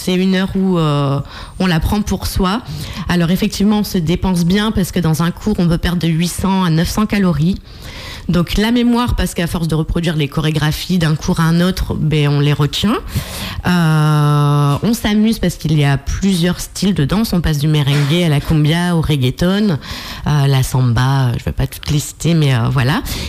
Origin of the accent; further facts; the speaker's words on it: Lens, Hauts-de-France, France; Alors moi, je viens du Nord-Pas-de-Calais, donc de Lens.